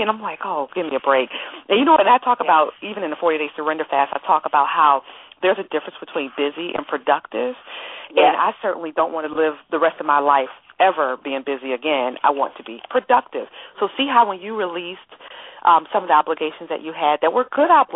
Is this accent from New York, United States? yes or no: yes; Buffalo, New York, United States; I'm originally from Buffalo. That's why I bring up Buffalo.